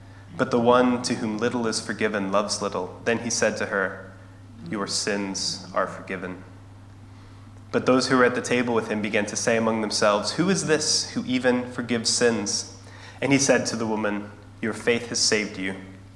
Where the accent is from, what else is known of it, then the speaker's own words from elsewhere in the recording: Albuquerque, New Mexico, United States; born there; I was born in Albuquerque, New Mexico, to a good family with good structures, with an aunt and uncle that lived in town and grandparents that lived in town